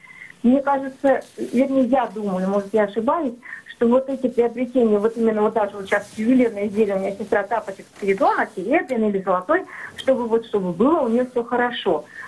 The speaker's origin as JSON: {"language": "Russian", "town": "Yaroslavl", "region": "Yaroslavl Oblast", "country": "Russia", "said": "я из Ярославля."}